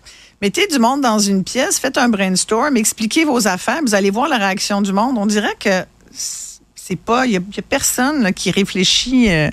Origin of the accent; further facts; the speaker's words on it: Quebec, Canada; moi, je suis pas de souche, mais je suis québécoise. Hein. Tu sais, je fais partie de la nation québécoise.